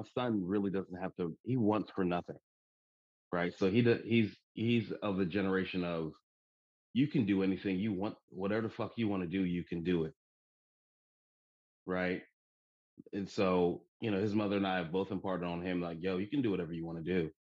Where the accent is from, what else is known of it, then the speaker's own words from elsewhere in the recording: Pittsburgh, Pennsylvania, United States; And I live in, you know, I'm from Pittsburgh. And so being a confident brother in this town, it irritates the fuck out of people